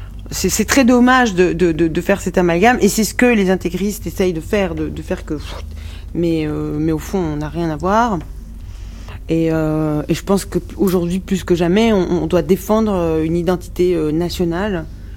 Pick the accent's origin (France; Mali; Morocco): Morocco; born there; moi, depuis que je suis née au Maroc, la musique arabe m'a souvent saoulée